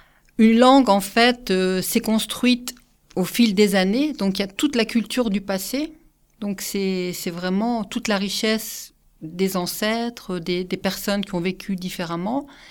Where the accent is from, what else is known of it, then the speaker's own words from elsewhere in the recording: Calais, Hauts-de-France, France; Je m'occupe surtout de Calais, parce que je suis de Calais, mais aussi Boulogne.